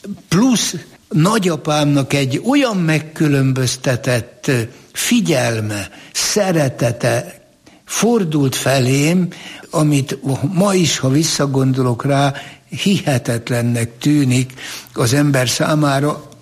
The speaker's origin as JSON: {"language": "Hungarian", "town": "Győrzámoly", "region": "Győr-Moson-Sopron", "country": "Hungary", "tie": "born there", "said": "Ugye én Győr Zámolyban születtem"}